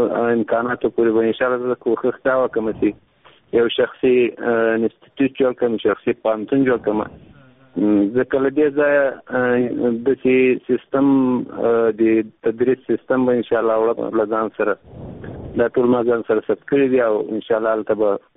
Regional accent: Afghanistan; زه یو افغان یم

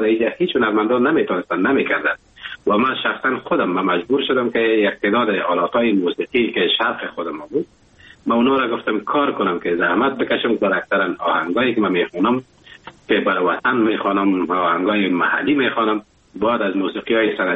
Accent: Afghanistan; now in Germany; زمانی که من از افغانستان بر آمدم به کشور آلمان آمدم، از این سیگمت دلتنگ بودم

